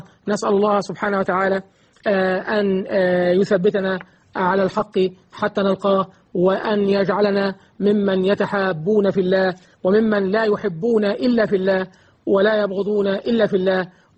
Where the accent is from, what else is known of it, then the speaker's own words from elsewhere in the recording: Egypt; اللهم اجعل بلدنا مصر